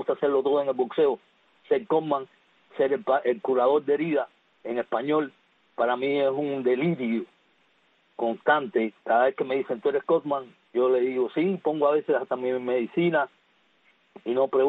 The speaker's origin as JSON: {"language": "Spanish", "town": "El Cerro", "region": "Havana", "country": "Cuba", "tie": "born or raised there", "said": "quiero darle un saludo a esa afición cubana, ahí donde yo nací. Mi terruño, el Cerro"}